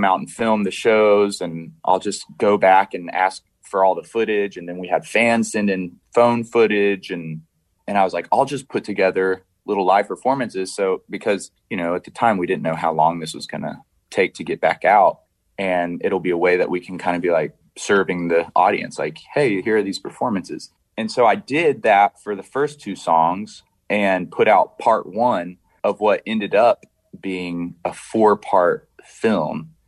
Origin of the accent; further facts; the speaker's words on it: Franklin, Tennessee, United States; we ended up premiering in Franklin, my hometown, Franklin, Tennessee, on a huge drive-in screen.